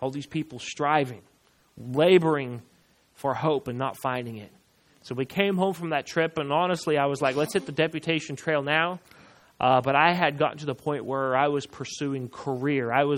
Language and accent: English; Washington, United States; I grew up in Washington State.